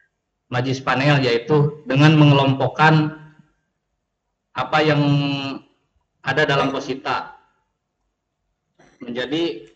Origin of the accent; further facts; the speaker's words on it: Garut, West Java, Indonesia; asal saya dari Garut. Saya bertempat tinggal di desa, lebih tepatnya di Desa Marga Mulia, Kecamatan Cisompet, Kabupaten Garut.